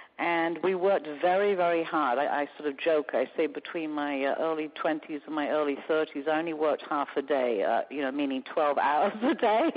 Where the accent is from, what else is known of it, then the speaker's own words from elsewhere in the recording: England, United Kingdom; moved away; also born or lived in California; I'm originally from England, and in 1981, I moved to California